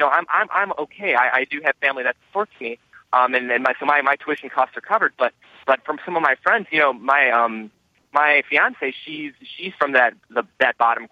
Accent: Ohio, United States; I grew up in Lorain County, a home of Oberlin College, probably one of the most selective and most expensive institutions out there.

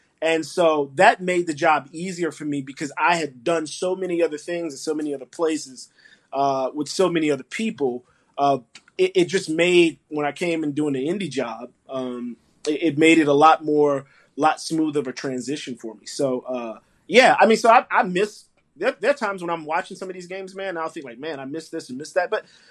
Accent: Louisiana, United States; I'm from the Bayou in Louisiana.

